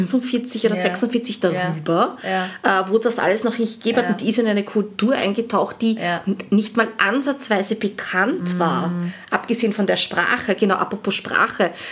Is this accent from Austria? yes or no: yes; Austria; ich als Österreicherin